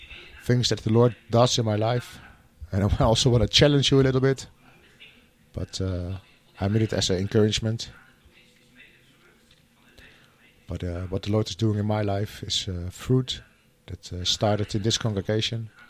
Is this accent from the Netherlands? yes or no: yes; Dronten, Flevoland, Netherlands; But I was born and raised in Dronten.